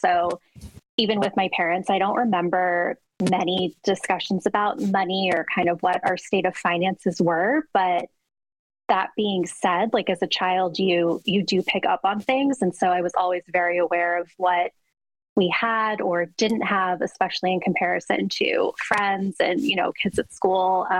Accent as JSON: {"language": "English", "town": "Phoenix", "region": "Arizona", "country": "United States", "tie": "born or raised there", "also_born_or_lived": "New York", "said": "I was born in New York. I grew up in Phoenix, Arizona."}